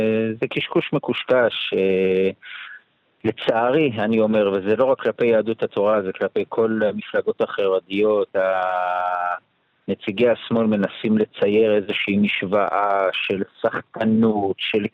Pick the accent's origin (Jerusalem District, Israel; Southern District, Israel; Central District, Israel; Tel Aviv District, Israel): Central District, Israel; Petah Tikva; אני מפתח תקווה, המשנה לראש העיר, מפתח תקווה, בן 50, נשוי ואב לשלושה.